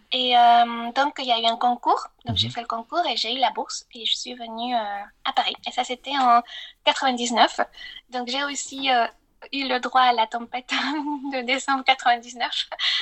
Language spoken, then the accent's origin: French; Mexico City, Mexico; la danse, c'était vraiment presque toute ma vie quand j'étais enfant et adolescente à Mexico.